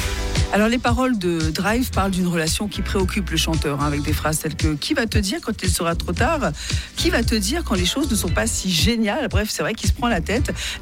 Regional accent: Switzerland; numéro 3 chez nous en Suisse

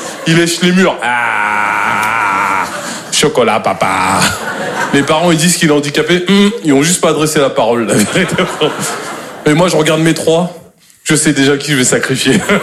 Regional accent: Normandy, France; Moi, je suis normand de base

